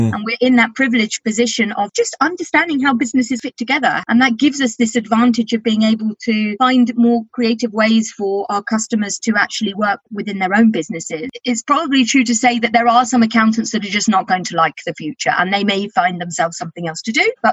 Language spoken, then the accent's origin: English; England, United Kingdom; moved away as an adult; now in Norway; I moved to Norway in 2008. I'm actually English, but now live in Norway.